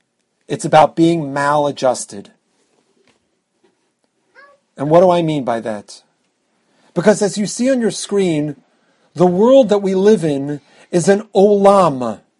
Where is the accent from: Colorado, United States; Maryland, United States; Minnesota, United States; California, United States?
Maryland, United States; Baltimore; growing up, my parents live in Baltimore. I grew up in Baltimore.